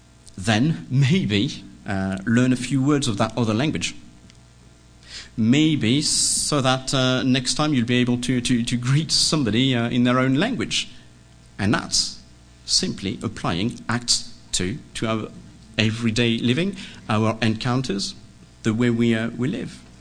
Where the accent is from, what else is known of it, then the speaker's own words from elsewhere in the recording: France; English is a second language; now in England, United Kingdom; I said, well, I am from France, but I live in England.